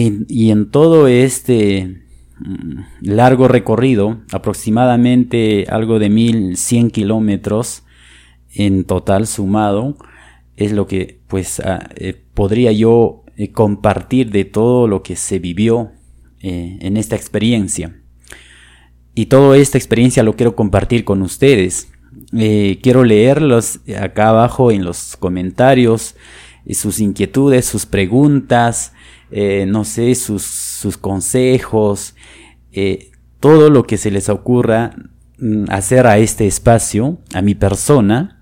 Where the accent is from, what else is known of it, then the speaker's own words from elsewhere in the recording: Velille, Cusco, Peru; a la provincia de Chumbivilcas, al distrito de Belille, del lugar de donde yo soy, donde yo nací.